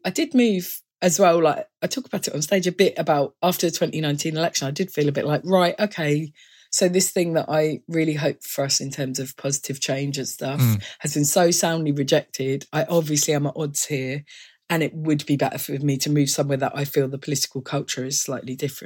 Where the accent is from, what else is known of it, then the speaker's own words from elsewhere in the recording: Orpington, London, United Kingdom; I'm from Orpington in Kent. Well, I said it, and I'm from St. Mary Cray, which is like a smaller part of Orpington, but I've always just said Orpington.